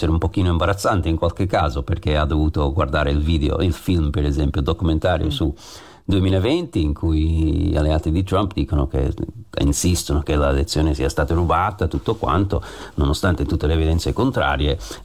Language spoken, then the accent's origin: Italian; United States; Italian is a second language; lo dico da americano che sta qui a parlare in italiano alla radio in Italia.